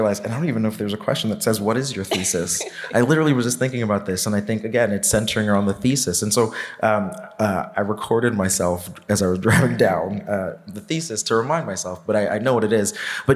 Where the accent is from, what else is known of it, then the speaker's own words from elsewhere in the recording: New York City, New York, United States; understanding and learning identity, growing up in New York City